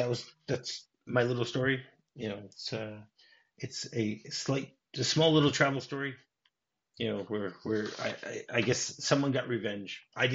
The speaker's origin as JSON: {"language": "English", "town": "Detroit", "region": "Michigan", "country": "United States", "tie": "born or raised there", "said": "I grew up in Detroit, so I was traveling from Detroit to Indianapolis."}